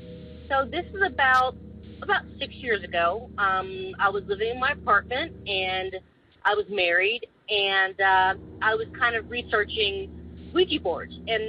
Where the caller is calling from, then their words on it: California, United States; I'm calling from Southern California.